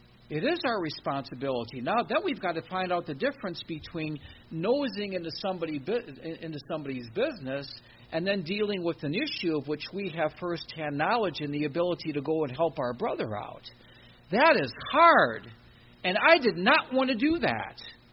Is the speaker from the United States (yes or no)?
yes; Detroit, Michigan, United States; Because I'm from Michigan. And not only that, I'm from Detroit. I was born in Detroit. And up in the north, they hammer you.